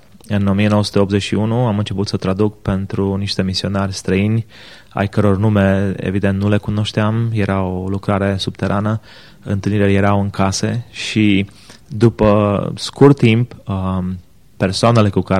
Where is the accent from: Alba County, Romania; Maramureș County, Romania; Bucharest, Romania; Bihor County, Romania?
Bihor County, Romania; Oradea; Crescând în Biserica Baptistă numărul 2 din Oradea